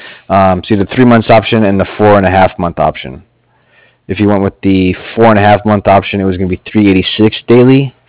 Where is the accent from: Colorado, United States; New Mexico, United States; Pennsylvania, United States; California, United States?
Colorado, United States; Yeah, when I was growing up in Colorado, I used to bow hunt all the time with my dad.